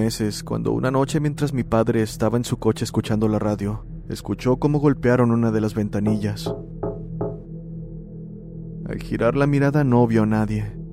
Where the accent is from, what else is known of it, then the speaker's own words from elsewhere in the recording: Argentina; soy de Argentina.